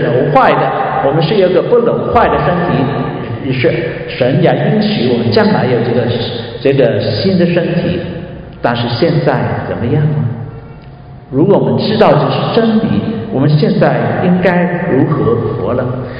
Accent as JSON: {"language": "Chinese", "country": "China", "said": "我们中国人有句话是夏虫不可语冰"}